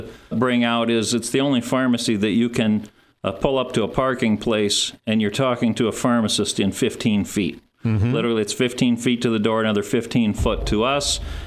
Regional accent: Carroll, Iowa, United States; Yes, I was born and raised in Carroll. I lived in a couple larger cities for a year each, Waterloo and Dubuque. I enjoyed my time there, but had an opportunity to come back to Carroll, and I'm here for the duration now.

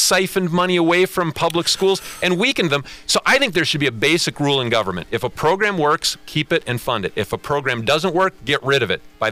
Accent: Wisconsin, United States; I'm from Clark County. I grew up on a dairy farm in Clark County near a little town named Dorchester

